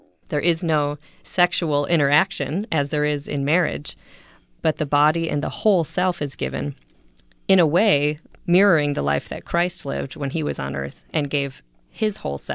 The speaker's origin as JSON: {"language": "English", "region": "Michigan", "country": "United States", "lives_now": "Texas, United States", "said": "I originally hail from Michigan, and now I'm a Texan by marriage."}